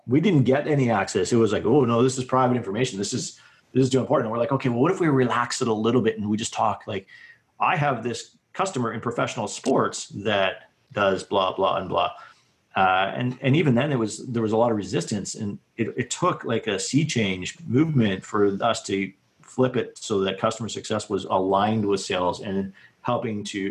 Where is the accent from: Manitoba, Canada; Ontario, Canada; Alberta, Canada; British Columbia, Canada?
British Columbia, Canada; Vancouver; I'm from Vancouver too.